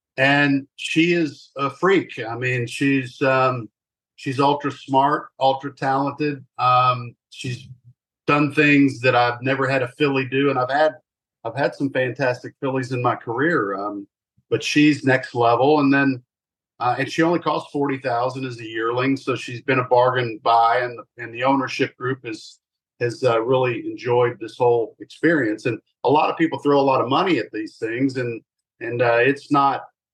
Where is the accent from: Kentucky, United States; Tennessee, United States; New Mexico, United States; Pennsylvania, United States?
Kentucky, United States; Lexington; And I was raised around the breeding industry. I was raised in Lexington